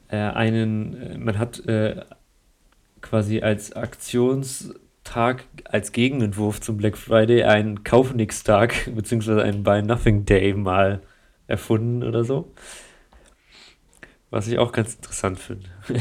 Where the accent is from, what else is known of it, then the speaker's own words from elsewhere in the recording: Germany; weil wir sind Deutsche und bei uns muss alles nach Plan laufen